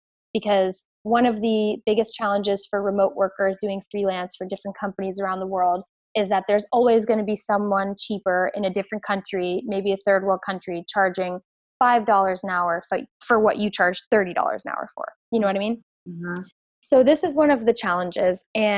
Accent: Orlando, Florida, United States; For example, I'm from Orlando, Florida.

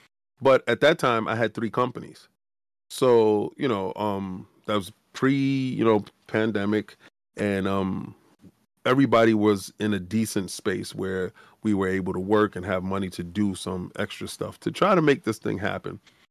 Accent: Bronx, New York, United States; we come from the South Bronx. And it's worse now, if you can believe it. But it was very bad then. And I come from the worst side, right?

